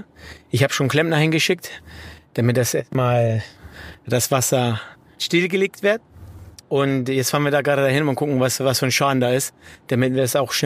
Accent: Naples, Campania, Italy; bin aus Italien und direkt aus Neapel.

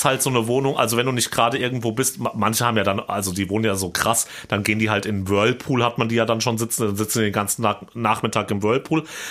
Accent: Hesse, Germany; ich war in meiner Heimat im Vogelsberg, im Nachbarkaff in Eichelsachsen, auf dem Weihnachtsmarkt.

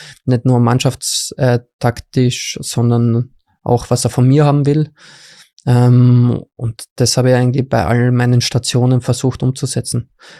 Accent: Graz, Styria, Austria; Wie du gesagt hast vorher, ich bin ein Grazer.

